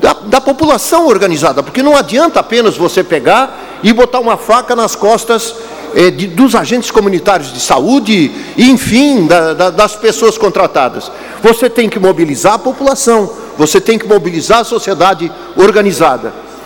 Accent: Santa Catarina, Brazil; um problema que aconteceu, que nos envergonhou como catarinenses em 2014

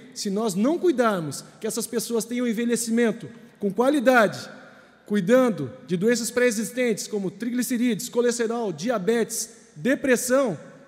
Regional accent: Joinville, Santa Catarina, Brazil; Para a região de Joinville, para a cidade de Joinville, de onde vim, né, minha base eleitoral, mas também para todo o Norte do Estado.

